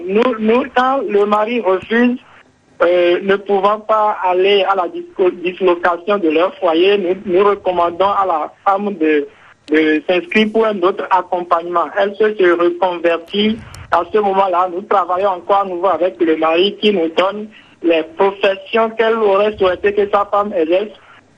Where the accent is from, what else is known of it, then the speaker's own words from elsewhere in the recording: Benin; En Afrique, et plus précisément chez nous au Bénin